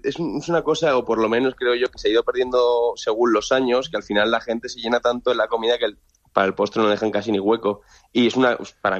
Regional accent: Valencian Community, Spain; como somos valencianos, el arroz al horno nos gusta mucho.

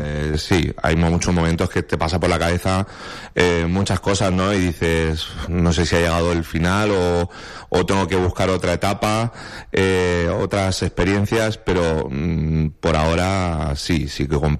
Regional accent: Alicante, Valencian Community, Spain; Empecé porque yo soy de Alicante y tenía el campo de baloncesto a una calle y empecé a jugar por eso.

